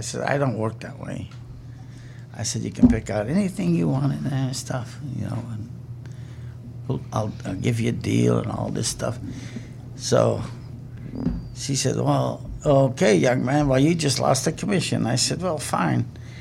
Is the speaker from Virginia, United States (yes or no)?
no; Indiana, United States; they said, oh, okay, we'll file